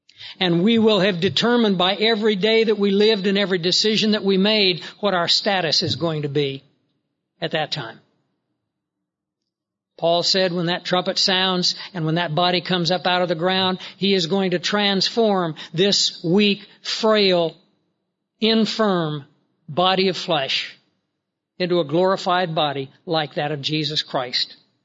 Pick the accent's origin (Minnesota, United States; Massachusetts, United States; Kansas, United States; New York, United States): Kansas, United States; You know, I grew up out in the Flint Hills of Kansas. It's a wide area of big rolling country with rivers and woods and high hills and grassy bluffs and things like that.